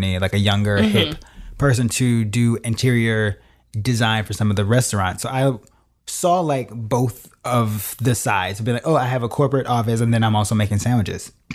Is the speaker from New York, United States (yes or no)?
no; Chicago, Illinois, United States; because growing up in Chicago, a very segregated place, authority was always, mm-hmm, usually white and truly terrible.